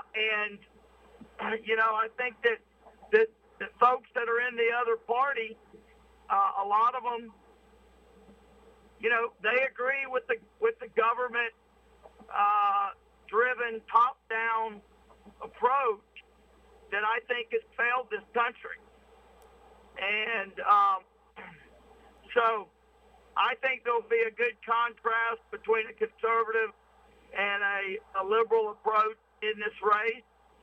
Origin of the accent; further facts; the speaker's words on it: Arkansas, United States; Look, I grew up in South Arkansas, where you know, several decades ago